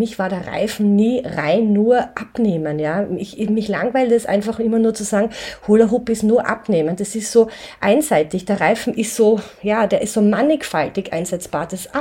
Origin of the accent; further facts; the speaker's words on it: Styria, Austria; der zweite war ja dann in der Steiermark, in meiner Heimat.